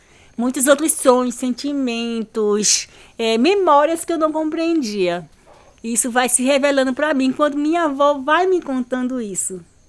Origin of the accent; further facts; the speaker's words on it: Casa Amarela, Pernambuco, Brazil; born there; Eu nasci em Casa Amarela, minha mãe também nasceu em Casa Amarela, né? Minha avó foi morar lá após ficar adulta e ter casado com meu avô Civino. E aí a gente nasce num quilombo com contexto urbano.